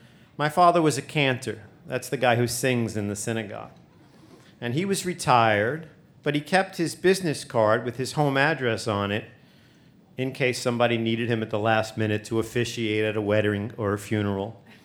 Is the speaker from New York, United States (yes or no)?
yes; Brooklyn, New York, United States; And of course I had, because I grew up in Brooklyn.